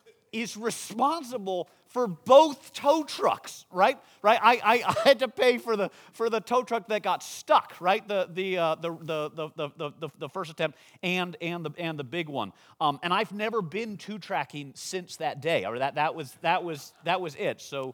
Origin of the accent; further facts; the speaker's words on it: Michigan, United States; now in Los Angeles, United States; I grew up in Michigan. I live in Los Angeles now, and I'm so soft.